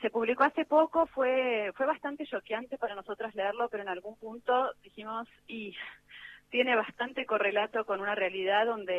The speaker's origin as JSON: {"language": "Spanish", "country": "Argentina", "said": "somos argentinas, nuestro corazón late fuerte con lo que está pasando hoy acá."}